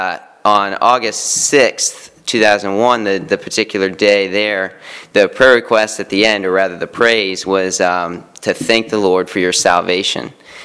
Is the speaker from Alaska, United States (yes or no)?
yes; Juneau, Alaska, United States; So I was born in 1995 in Juneau, Alaska, to a missionary family. And as a result of that, I kind of grew up in church